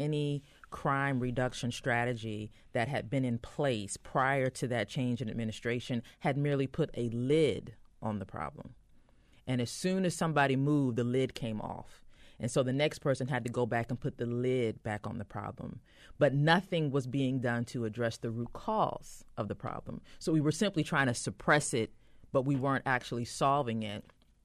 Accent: Ohio, United States; now in Baltimore, United States; I'm not originally from Baltimore. I'm originally from a little town in Ohio. I've been in the Baltimore area for about 18 years, and I've been in Baltimore City for about 13 years.

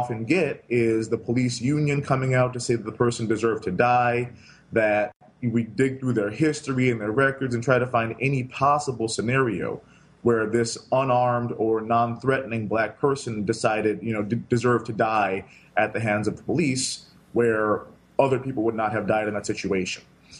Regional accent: Naperville, Illinois, United States; there's a couple of things that I think are pretty universal for black kids who grow up in primarily white areas.

